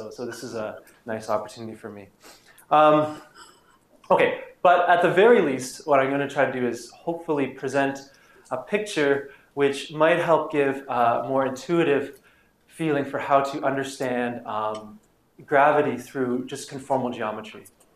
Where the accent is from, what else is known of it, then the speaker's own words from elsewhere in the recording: Canada; The point is that I feel very comfortable as a Canadian with this hockey stick.